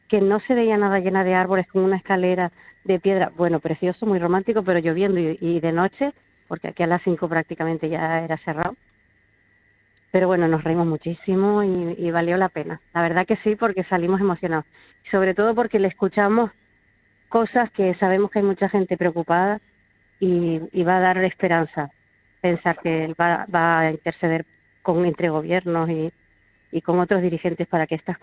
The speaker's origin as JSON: {"language": "Spanish", "region": "Canary Islands", "country": "Spain", "said": "tantísimos problemas que tenemos como canarios"}